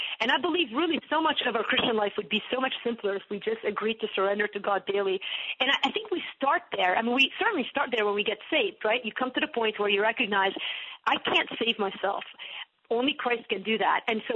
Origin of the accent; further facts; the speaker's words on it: Beirut, Beirut Governorate, Lebanon; So I grew up in Lebanon, in Beirut.